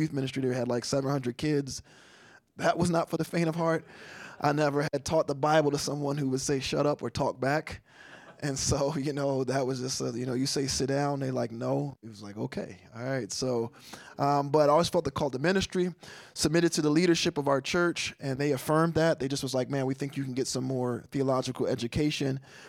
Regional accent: Philadelphia, Pennsylvania, United States; also born or lived in Chicago; And so I was born in Chicago. My mother went through a lot of trauma and a lot of different things I won't get into that, which led us to move to Philadelphia. I grew up in a single parent home.

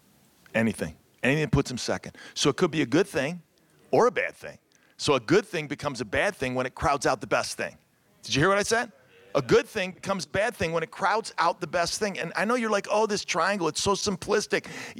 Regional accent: Cleveland, Ohio, United States; now in Chicago, United States; We both, when we got married, we're from Cleveland, Ohio, right down the road. And she went to separate, we went to separate colleges. We came to Chicago.

